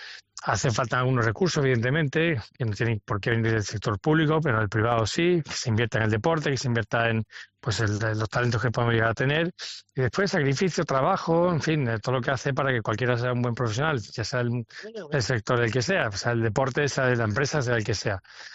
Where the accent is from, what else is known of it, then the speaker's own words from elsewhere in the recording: Jerez, Andalusia, Spain; moved away; Hace muchos años que me fui, pero soy de Jerez.